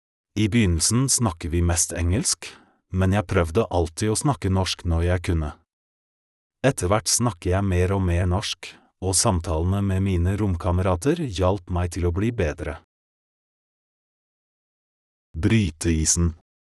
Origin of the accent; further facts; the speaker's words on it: Poland; Norwegian is a second language; now in Norway; Jeg flyttet til Oslo i januar 2021. Før jeg flyttet, brukte jeg nesten et år på å lære norsk hjemme i Polen.